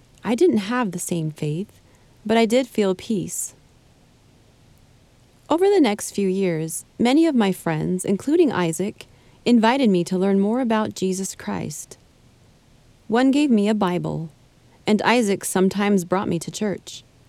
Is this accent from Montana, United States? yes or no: yes; Montana, United States; I was raised an atheist in Montana.